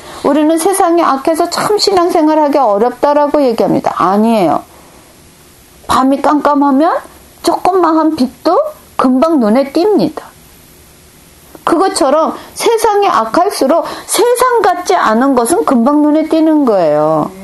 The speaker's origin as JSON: {"language": "Korean", "country": "South Korea", "said": "그 사람들이 나를 한국 사람으로 보고 크리스천으로 본다. 내가 한국 사람의 대표가 된 것 같고요."}